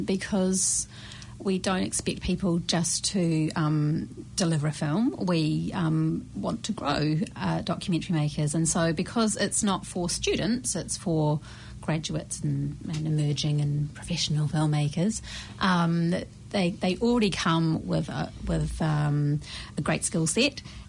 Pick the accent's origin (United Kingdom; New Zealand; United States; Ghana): New Zealand; Rotorua, Bay of Plenty; I grew up in Rotorua.